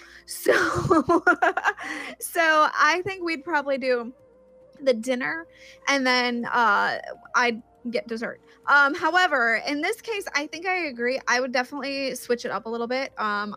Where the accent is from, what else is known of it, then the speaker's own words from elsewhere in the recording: Missouri, United States; I'm from Missouri too